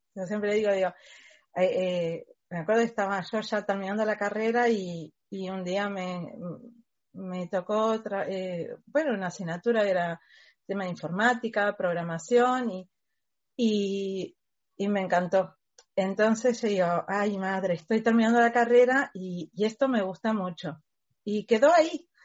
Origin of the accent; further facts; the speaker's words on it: Uruguay; now in Spain; yo soy de Uruguay, llegué aquí a España en 2002